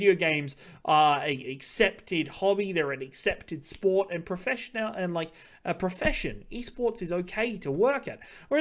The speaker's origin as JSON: {"language": "English", "town": "Vancouver", "region": "British Columbia", "country": "Canada", "said": "I'm from Vancouver"}